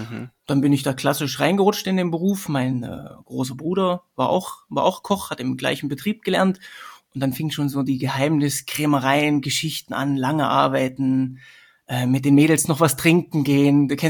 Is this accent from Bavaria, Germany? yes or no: no; Sömmerda, Thuringia, Germany; Ich komme ursprünglich aus Sömmerda, das ist das Silicon Valley von der damaligen DDR. Da wurden Büromaschinen hergestellt, das ist sehr, sehr bekannt. Jeder Ostdeutsche kennt diese Stadt. Da komme ich her, ein super kleines Städtchen